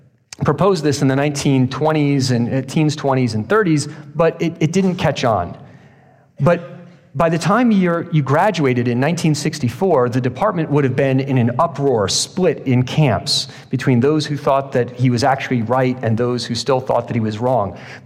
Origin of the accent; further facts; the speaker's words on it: Virginia, United States; my home state of Virginia was in the southern hemisphere around 20 degrees south